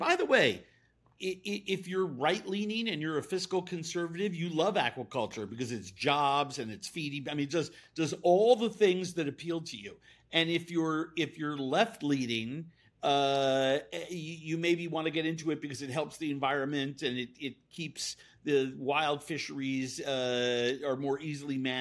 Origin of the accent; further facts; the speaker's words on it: East Coast, United States; I, as a little kid growing up on the East Coast, learned from my parents how the ocean systems work.